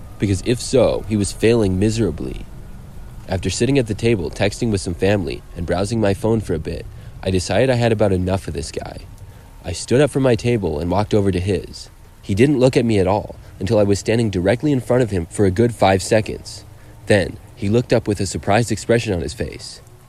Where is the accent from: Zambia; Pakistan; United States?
United States; South Carolina; I was visiting Minnesota from my home state of South Carolina.